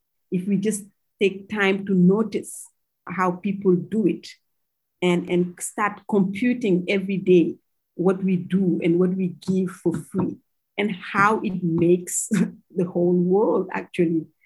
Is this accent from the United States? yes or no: no; Mali; the year before was my first trip to the US, 1996. We came from Mali